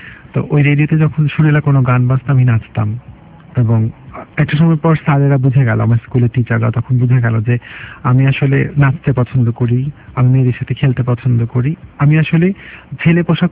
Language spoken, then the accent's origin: Bangla; Dhaka, Dhaka Division, Bangladesh; আমার ছেলেবেলা কেটেছে পুরান ঢাকার মিলবারেক এলাকায়।